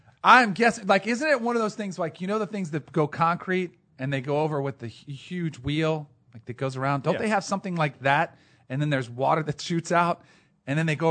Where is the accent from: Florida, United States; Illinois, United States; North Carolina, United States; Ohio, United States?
Florida, United States; I grew up in South Florida. We didn't really have Zambonis.